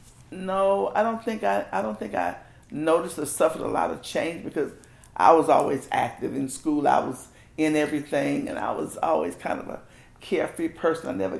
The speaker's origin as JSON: {"language": "English", "town": "Marietta", "region": "Georgia", "country": "United States", "tie": "born or raised there", "said": "Here in Marietta, Georgia, 618 Wright Street."}